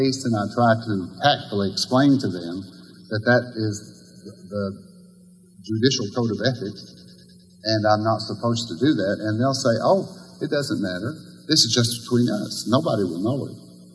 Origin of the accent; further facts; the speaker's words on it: Kentucky, United States; I was born and raised in Wolf County. I graduated from Wolf County High School.